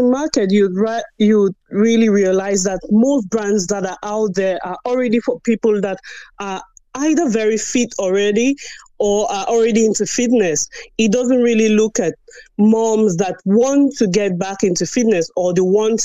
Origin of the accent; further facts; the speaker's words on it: Cameroon; I grew up, I'm originally from Cameroon